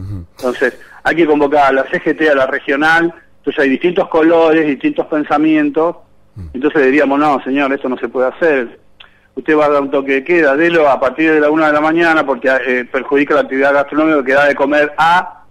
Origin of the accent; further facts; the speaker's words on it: Pilar, Buenos Aires Province, Argentina; acá en mi pueblo, en Pilar, también